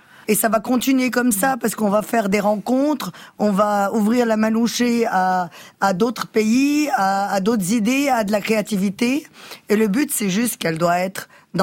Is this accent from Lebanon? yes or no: yes; Lebanon; on est des Libanais partout dans le monde, on est des Libanais qui ont été métissés dans et croisés sur plein de continents